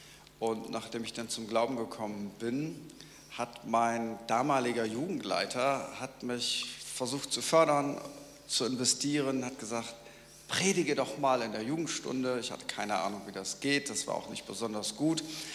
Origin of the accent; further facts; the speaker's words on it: Lower Saxony, Germany; born there; Ich bin gebürtiger Ostfriese